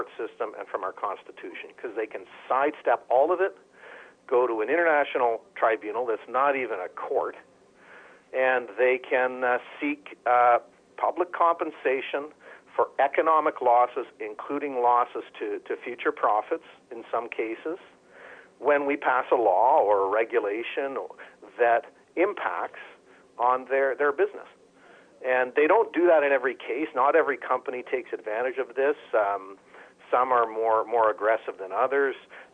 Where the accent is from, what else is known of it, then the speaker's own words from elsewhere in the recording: Canada; It's striking to me as a Canadian.